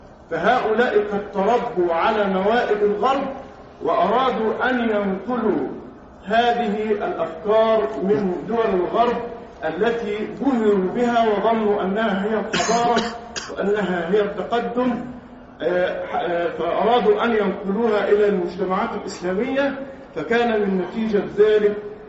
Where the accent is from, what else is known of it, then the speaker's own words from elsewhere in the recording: Egypt; عندنا في مصر عانينا من هذه المسألة